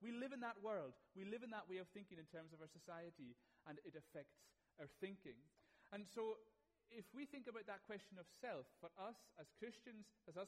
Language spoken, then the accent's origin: English; Aberdeen, Scotland, United Kingdom; born there; I have no control over the fact that I was born in Aberdeen.